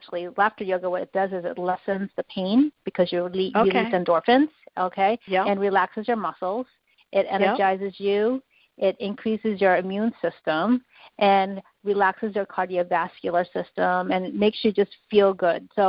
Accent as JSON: {"language": "English", "country": "Philippines", "said": "I'm not Chinese. I'm Filipina."}